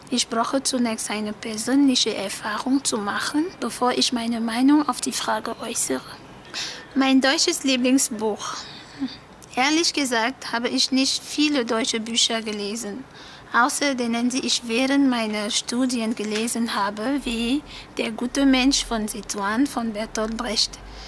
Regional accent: Cameroon; Ich komme aus Kamerun. Ich bin im Jahre 1977 geboren.

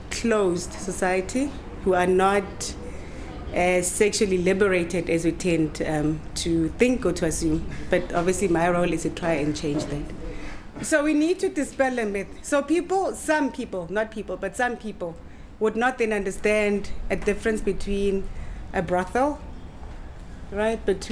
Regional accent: Soweto, Gauteng, South Africa; I am originally from Soweto, so I grew up here in Soweto

